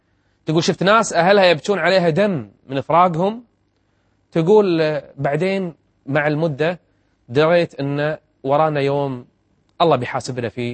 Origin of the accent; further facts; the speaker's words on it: Kuwait; وهو مدير الطب النفسي أصلا عندنا بالكويت